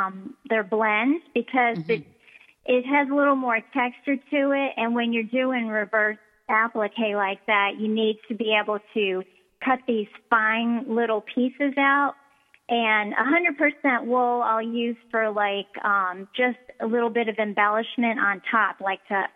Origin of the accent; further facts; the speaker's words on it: the South, United States; I never say it right because I'm a Southerner and it comes out Val Danny.